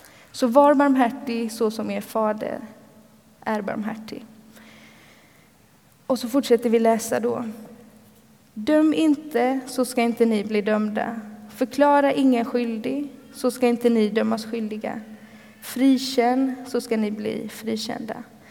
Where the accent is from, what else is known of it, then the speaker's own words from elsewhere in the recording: Småland, Sweden; Och jag kommer från Småland och har fortfarande ganska mycket släkt där.